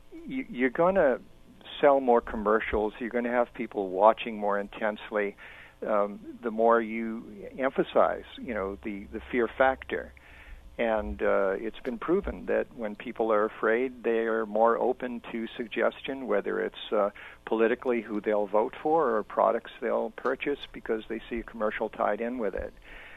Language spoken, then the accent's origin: English; United States; I mean, coming back into this country, I'm born American. I spent most of my life here, but I spent a lot of years overseas.